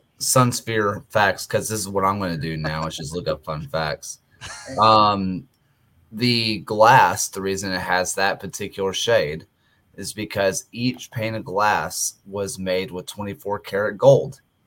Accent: Alabama, United States; There is, growing up in Alabama as an Alabama fan, the UT, I just cannot do it.

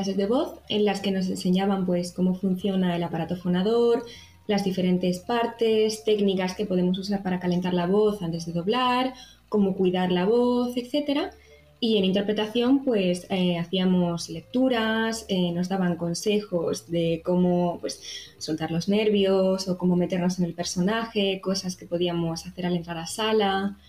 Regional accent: Ronda, Andalusia, Spain; moved away; also born or lived in Valencia / Barcelona; Yo soy de Ronda, en Málaga.

